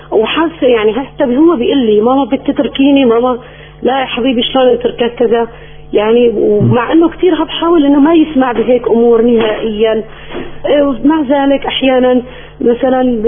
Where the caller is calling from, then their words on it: Aleppo, Aleppo Governorate, Syria; من حلب، حكيت معك. أنا الكفيفة.